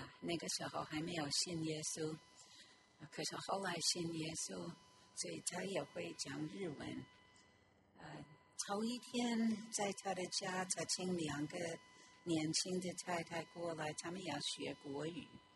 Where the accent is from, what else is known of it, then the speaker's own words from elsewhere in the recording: New York, United States; 我们去聚会在 Ridgewood， 我们的保姆会，我从七十出生在那里长大，那个时候大概还好，没有那么多的车子，